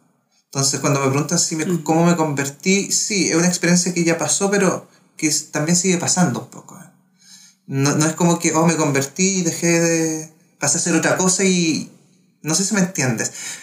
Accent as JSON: {"language": "Spanish", "country": "Chile", "said": "Soy chileno."}